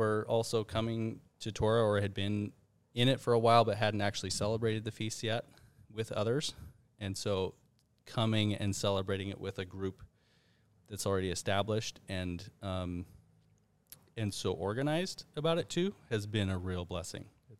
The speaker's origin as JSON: {"language": "English", "region": "Idaho", "country": "United States", "also_born_or_lived": "Missouri", "said": "I'm from Idaho, but most recently Missouri in America."}